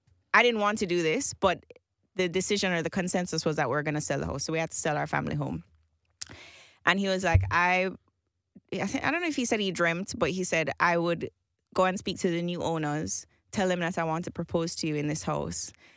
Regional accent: Jamaica; I grew up in Jamaica in the same house my entire life.

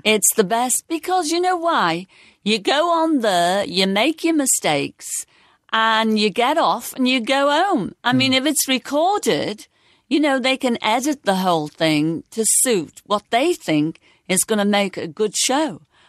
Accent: Liverpool, North West England, United Kingdom; Well, I was brought up on Scotty Road and I lived behind a barber shop, George Murray's, 380 Scotland Road, and next door to a Chinese laundry.

